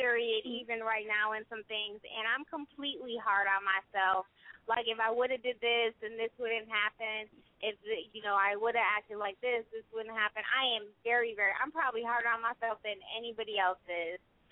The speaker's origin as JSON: {"language": "English", "region": "New York", "country": "United States", "tie": "born or raised there", "said": "When you're really from it, like I was raised in Harlem. I understand the heartache."}